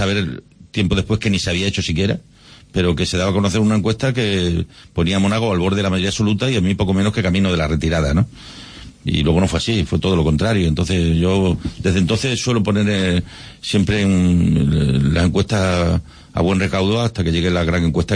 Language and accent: Spanish; Badajoz, Extremadura, Spain; also born or lived in Olivenza